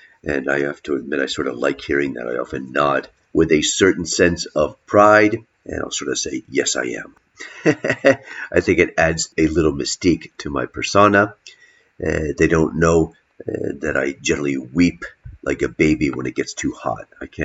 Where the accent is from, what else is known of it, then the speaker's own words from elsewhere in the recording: New England, United States; now in Burgos, Spain; I grew up in New England and I'm sort of used to it. Even though I've been living here for many, many years, I love that cold.